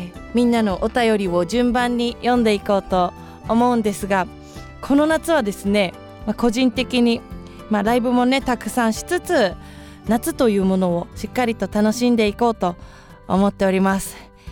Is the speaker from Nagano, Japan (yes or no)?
yes; Sugadaira, Nagano, Japan; 私の地元はですね長野県の菅平高原というスキー場が近い、本当に周り山に囲まれた場所なんですけど、